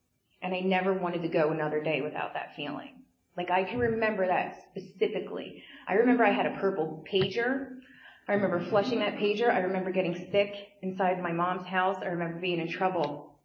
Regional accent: Reading, Pennsylvania, United States; I'm from Reading, down in the city in Berks County. I grew up there.

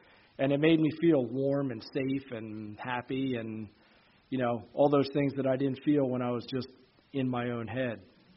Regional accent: Pennsylvania, United States; born there; But I was born outside of Philadelphia in the suburbs into a totally normal, completely dysfunctional suburban household, old house, old neighborhood, old parents

